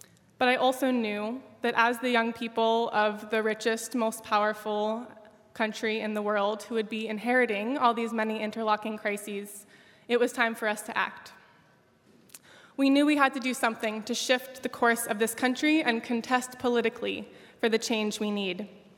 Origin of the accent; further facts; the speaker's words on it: Oakland, California, United States; I grew up in Oakland, and I've lived here for most of my life.